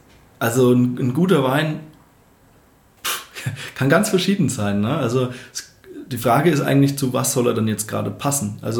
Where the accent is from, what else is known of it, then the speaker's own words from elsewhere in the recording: Bavaria, Germany; now in Munich, Germany; Also ich komme eben aus dem Dorf, da, aus der fränkischen Weingegend, und meine Eltern hatten da oder haben glücklicherweise auch einen Garten